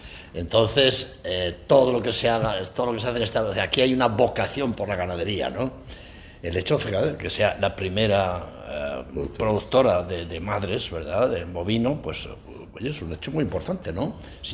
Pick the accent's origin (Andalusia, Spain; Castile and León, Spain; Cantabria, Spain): Castile and León, Spain; León; yo personalmente también soy de esta comunidad. Yo soy leonés de origen y toda mi familia es de allí y tengo unos vínculos con esta tierra, pues bueno, pues familiares de toda la vida